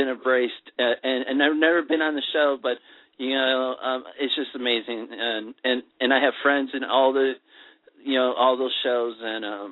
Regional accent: Chicago, Illinois, United States; Come on. I'm from Chicago. Who am I going to cheer for?

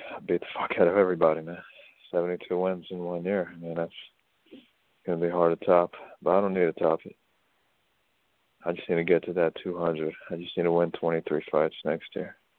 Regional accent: United States; I got some Ukrainian in me, but I'm more Russian than Ukrainian, and really I'm American.

